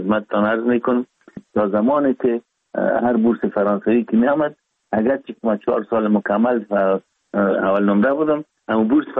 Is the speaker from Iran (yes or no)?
no; Kabul, Afghanistan; born there; ما 4 دی 1316 در نوابات دی افغانان کابل تولد شدیم